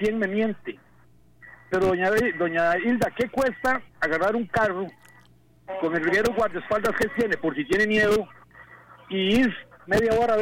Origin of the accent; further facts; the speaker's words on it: Cartago, Costa Rica; yo soy de Cartago y puedo decirle con fe todo lo que lo de ese terreno